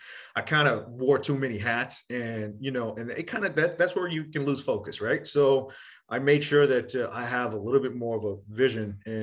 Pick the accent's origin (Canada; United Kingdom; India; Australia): India; now in Texas, United States; And we talk about, I came from India, right? So I came from a place where you came to America for a better, you know, life and that kind of thing.